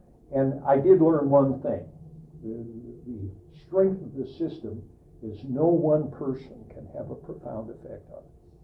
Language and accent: English; Alaska, United States; born there; I was born in Alaska.